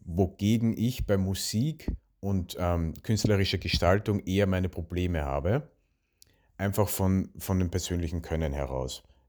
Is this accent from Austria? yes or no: yes; Austria; Das Schulnotensystem bei uns in Österreich funktioniert so, dass wir eine Schulnote von 1 bis 5 vergeben